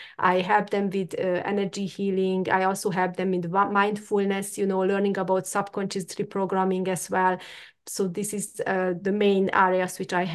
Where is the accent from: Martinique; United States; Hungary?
Hungary; English is a second language; moved away as an adult; I grew up in Hungary.